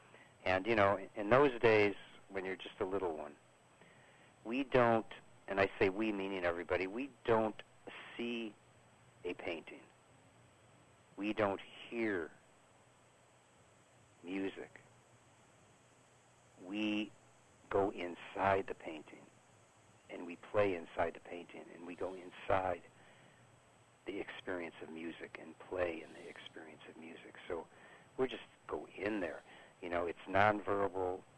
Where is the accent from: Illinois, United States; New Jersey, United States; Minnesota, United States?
Illinois, United States; Chicago; Originally, I am from Chicago.